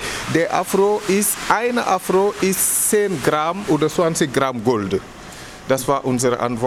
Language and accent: German; Senegal; Ich komme aus dem Senegal.